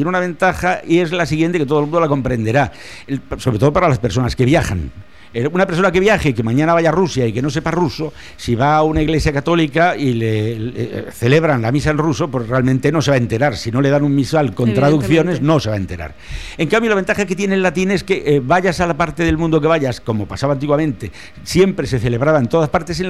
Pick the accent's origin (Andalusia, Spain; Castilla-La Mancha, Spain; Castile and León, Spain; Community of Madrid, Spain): Community of Madrid, Spain; Madrid; eso lo he vivido yo de pequeño en Madrid, yo soy madrileño y vivo ahí 40 años